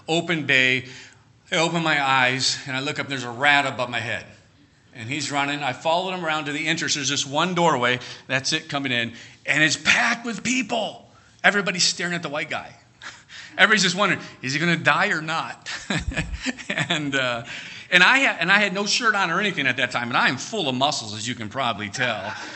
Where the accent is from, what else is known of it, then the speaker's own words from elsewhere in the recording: Cleveland, Ohio, United States; I grew up in Cleveland, Ohio. All right, my dad was a rock and roll DJ. I did not grow up in a Christian home.